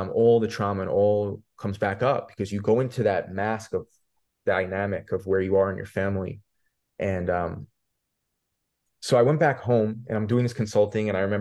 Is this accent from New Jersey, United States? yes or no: no; New York, United States; I grew up in New York, so it's happening there.